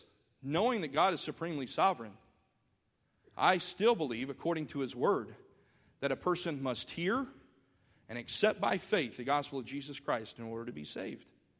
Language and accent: English; Tuscaloosa, Alabama, United States; When I was a child, growing up in Tuscaloosa, Decatur, Alabama was known for being the place of the flagship churches of the Independent Baptist movement